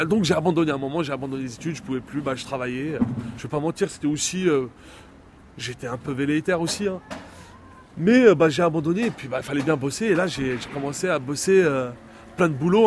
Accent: France; born there; je suis né en France, c'est important, là, aujourd'hui, avec l'histoire de la déchéance de la nationalité. Voilà, moi, j'ai la double nationalité, mais c'est vrai que j'ai jamais tout le temps eu un sentiment d'appartenance à la France. Au départ, j'étais algérien

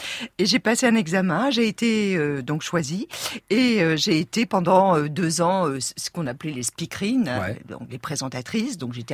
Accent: Rennes, Brittany, France; Donc moi, je viens de Rennes.

